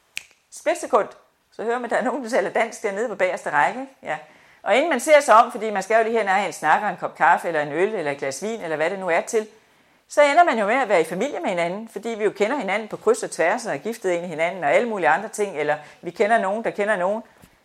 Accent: Nørresundby, North Denmark Region, Denmark; born there; Jeg er født i Nørresundby.

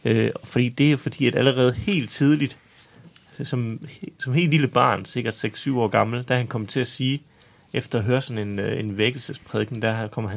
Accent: Spjald, Central Denmark Region, Denmark; så er jeg fra Spjæld af.

